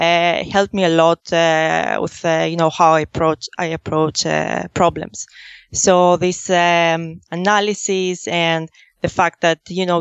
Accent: Athens, Attica, Greece; English is a second language; I was born and raised in Greece, Athens specifically. And I studied there statistics science and insurance.

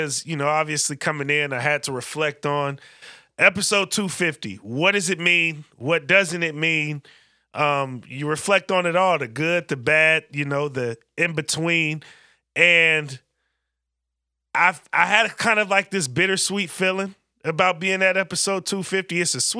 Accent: California, United States; Growing up in the Bay Area, I mean, y'all know I DJ, I'm into the music stuff. Like, I grew up on a very independent scene

